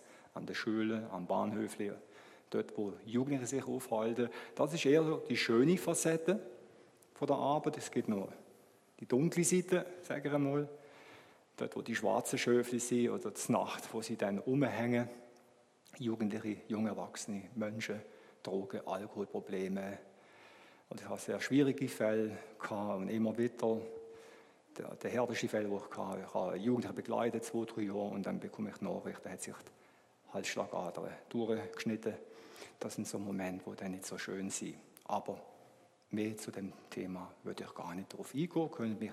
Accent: Rheinfelden, Baden-Württemberg, Germany; Ich bin aufgewachsen im Badischen Rheinfelden oder vis-à-vis Schweizer Rheinfelden. Gegenüber gibt das Badische Rheinfelden, Deutschland, Alemannia, Germany. Genau, da bin ich aufgewachsen, aber ich habe beides gehabt. Ich habe die Schweiz und habe Deutschland gehabt.

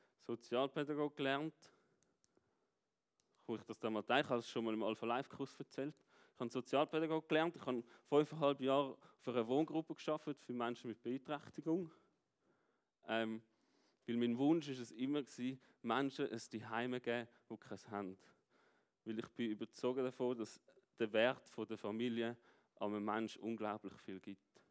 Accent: Germany; now in Switzerland; Und wir haben müssen als Deutsche in die Schweiz ziehen. Und man ist jetzt quasi nicht mehr von der Schweiz, aber man lebt in der Schweiz.

